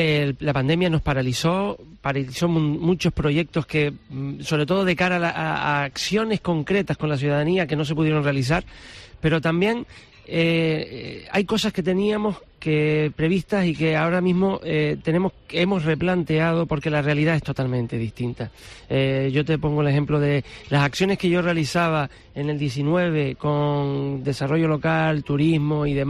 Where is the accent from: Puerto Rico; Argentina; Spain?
Spain; Arucas, Canary Islands; yo soy nacido, criado, vivo en Arucas, paseo por Arucas